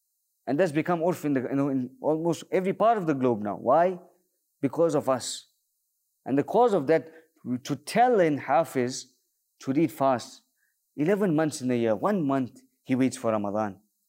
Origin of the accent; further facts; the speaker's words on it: South Africa; Like I'm from South Africa